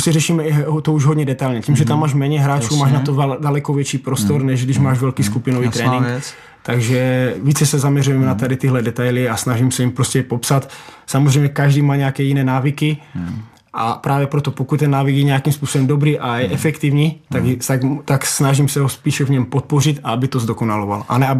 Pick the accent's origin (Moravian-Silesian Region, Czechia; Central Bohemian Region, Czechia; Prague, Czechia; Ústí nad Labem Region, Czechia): Moravian-Silesian Region, Czechia; Ostrava; A tím, že prostě Baník je pro mě jednička, já jsem tu vyrůstal, jsem odchovaný z Baníku, tak jsem víceméně neváhal a řekl jsem, že už nastal čas se do toho Baníku vrátit.